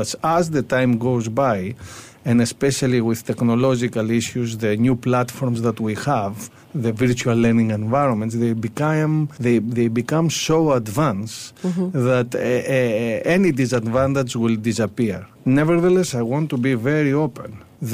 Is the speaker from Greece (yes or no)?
yes; Greece; English is a second language; now in United Kingdom; For example, in the case that you haven't guessed, I'm from Greece.